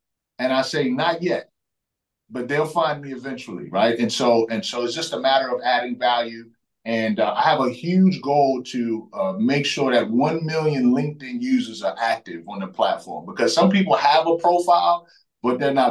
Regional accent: Bronx, New York, United States; I'm originally from the Bronx, New York, right? Grew up in a single parent home.

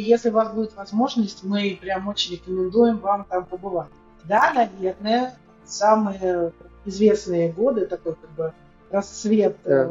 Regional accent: Moscow, Russia; moved away as an adult; Мы москвичи. Переехали мы, соответственно, из Москвы. Это случилось в 2015 году.

